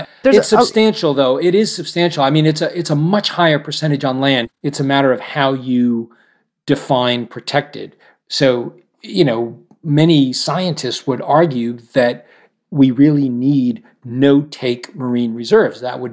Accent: New England, United States; I've worked with fishermen my whole life growing up in New England

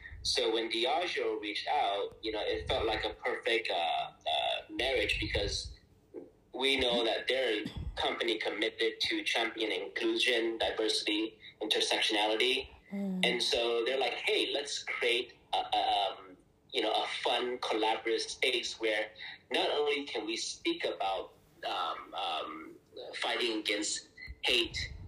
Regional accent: California, United States; now in New York City, United States; And I'm originally from California, Southern California.

